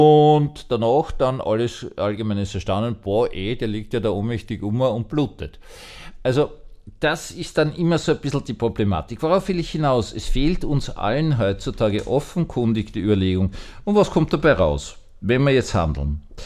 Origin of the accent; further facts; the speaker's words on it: Austria; ich bin als Österreicher nicht alleine mit dieser politischen Situation